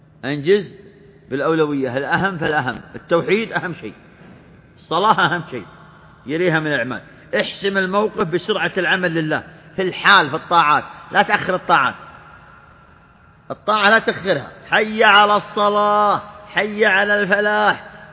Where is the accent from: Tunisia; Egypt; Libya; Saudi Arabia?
Saudi Arabia